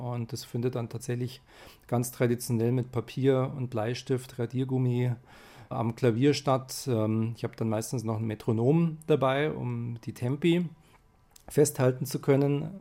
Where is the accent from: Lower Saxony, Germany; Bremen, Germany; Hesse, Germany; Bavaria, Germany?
Bavaria, Germany; Munich; Also ich bin in München aufgewachsen